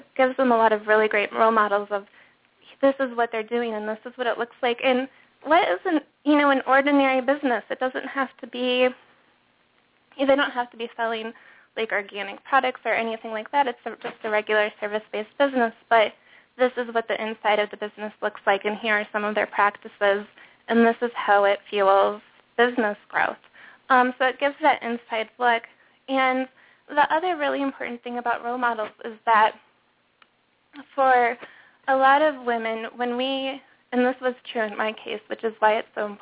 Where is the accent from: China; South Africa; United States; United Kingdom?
United States; Michigan; I grew up in Michigan where there are all of these really well-known entrepreneurs from the state